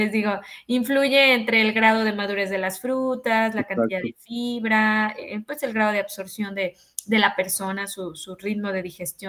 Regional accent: Mexico; porque como población mexicana, pues hay una alta tendencia a desarrollar problemas de metabolismo.

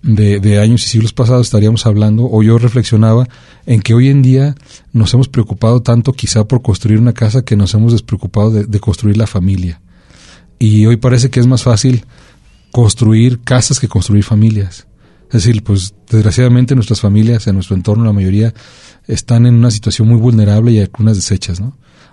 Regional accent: Colotlán, Jalisco, Mexico; que son tan importantes en nuestro marco referencial identitario como colotlenses, como jaliscienses y como mexicanos, por supuesto

